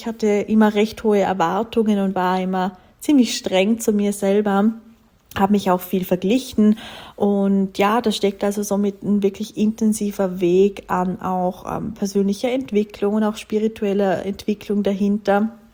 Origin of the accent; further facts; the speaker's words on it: Austria; Das heißt, bei uns in Österreich sind es 4 Jahre Volksschule, 4 Jahre Hauptschule.